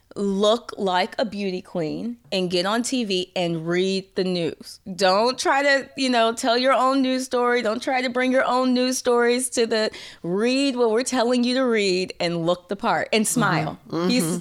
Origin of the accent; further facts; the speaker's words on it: St. Louis, Missouri, United States; worked in my hometown, St. Louis, for two contracts.